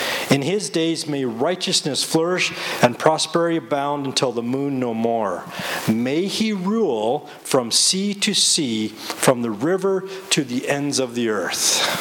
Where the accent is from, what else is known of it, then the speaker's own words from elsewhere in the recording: Canada; I come from Canada, the best country on earth